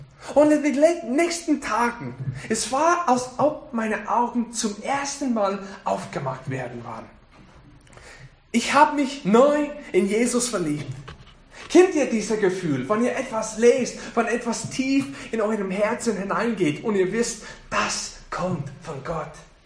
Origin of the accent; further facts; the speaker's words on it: United States; während meiner Kindheit in den USA bin ich sehr oft in meine Gemeinde gegangen.